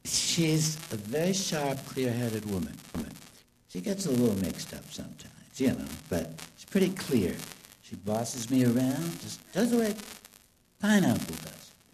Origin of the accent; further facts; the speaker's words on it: Boston, Massachusetts, United States; I'm about as far away from my hometown of Boston as you can be in the United States, I guess, unless you're in Alaska or Hawaii